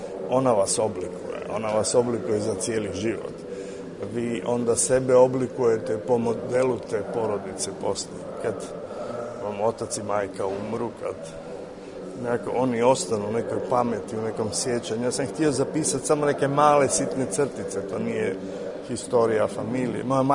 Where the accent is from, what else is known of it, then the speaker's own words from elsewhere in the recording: Zagreb, City of Zagreb, Croatia; Ja dolazim iz Zagreba gdje, nažalost, nemamo uopće kinoteku.